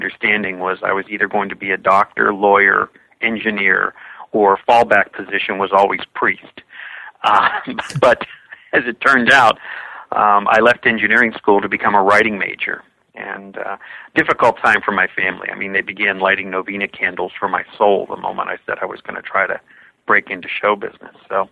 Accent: Pittsburgh, Pennsylvania, United States; I grew up in Pittsburgh, Pennsylvania.

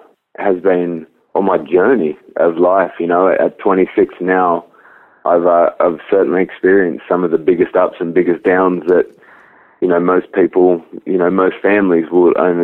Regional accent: Melbourne, Victoria, Australia; born there; also born or lived in Sydney; I was born initially in Melbourne, in Victoria, and raised, you know, by my mum and my stepfather until I was in Sydney.

